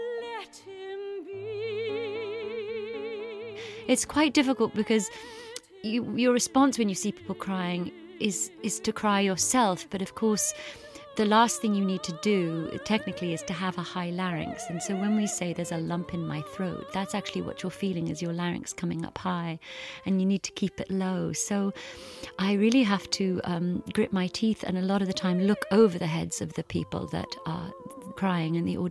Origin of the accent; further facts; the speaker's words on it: Canada; I'm originally a Canadian, and at least once a year now I go back and I tour